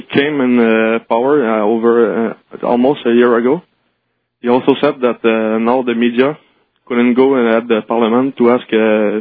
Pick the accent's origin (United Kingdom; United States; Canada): Canada; Quebec; English is a second language; I'm not English, but I don't really speak English. I'm from Quebec, Canada.